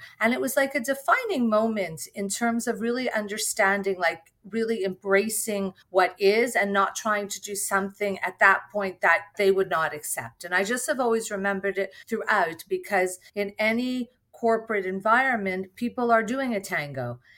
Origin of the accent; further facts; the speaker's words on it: Montreal, Quebec, Canada; I grew up in Montreal, which fashion was like my life since I was a little girl. And through my career, I had the opportunity to live in multiple cities